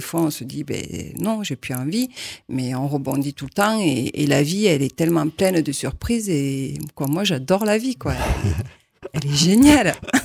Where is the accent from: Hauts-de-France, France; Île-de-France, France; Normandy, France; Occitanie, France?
Occitanie, France; La vie m'a fait revenir en Aveyron parce que je viens de l'Aveyron.